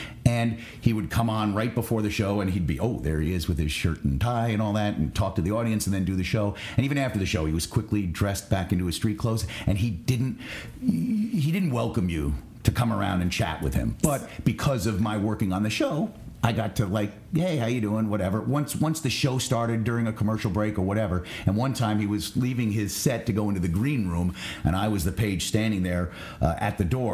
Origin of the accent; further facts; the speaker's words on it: Long Island, New York, United States; And in fact, from my hometown of Long Island, New York, you'd fly from New York City to Vegas.